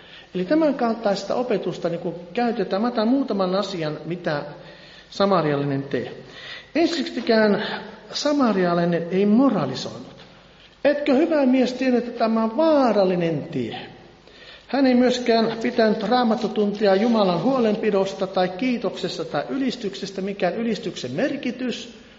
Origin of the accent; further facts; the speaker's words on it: Varkaus, North Savo, Finland; moved away as an adult; now in Lahti, Finland; olin siellä Varkaudessa, olen siis Varkaudesta kotoisin, ja herra lähetti noin 30 vuotta sitten tämmöiseen savolaisen tänne Lahteen.